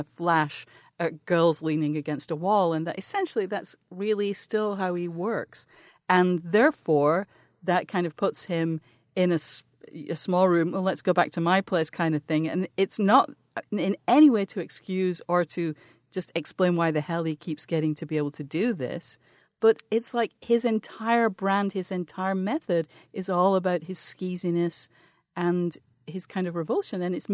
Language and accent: English; England, United Kingdom; And I'm from England. You know what I mean? Like, I grew up with dirty things